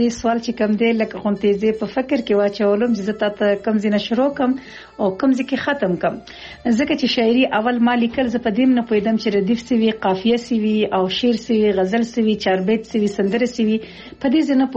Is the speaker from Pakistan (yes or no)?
no; Laghman, Afghanistan; زه چې کوم اوسیدونکو یم نو زه د افغانستان د لغمان اوسیدونکو یم.